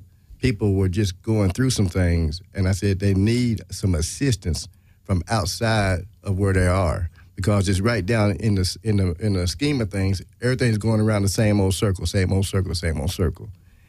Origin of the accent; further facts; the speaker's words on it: Arkansas, United States; now in Los Angeles, United States; I'm originally from Arkansas, and I've been in L.A., 7 years this month.